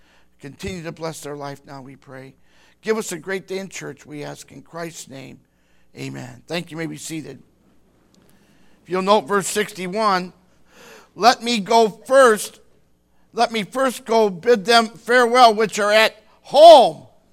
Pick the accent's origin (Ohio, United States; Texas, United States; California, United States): Ohio, United States; Toledo; now in Ravenna, United States; I remember before I moved to Ravenna and growing up in Toledo, I grew up at 1956 Superior from 4 years old all the way up to 20.